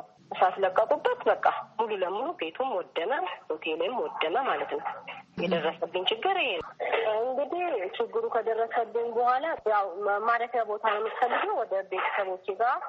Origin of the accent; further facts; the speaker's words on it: Shashamane, Oromia, Ethiopia; ባለትዳርና የሶስት ልጆች እናት ነኝ። ተወልጄ ያደግኩትም ሻሸመኔ ነው።